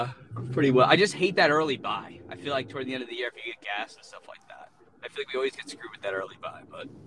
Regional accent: New York, United States; Then I'm from New York, and Jets tickets were like $5, so cheap.

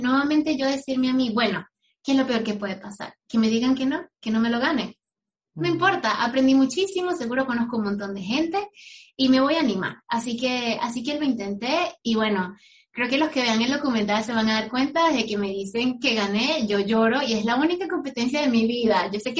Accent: Venezuela; moved away as an adult; Yo me fui de Venezuela sabiendo que quería formarme, que quería ser una profesional que pudiese desarrollar tecnologías para la industria química

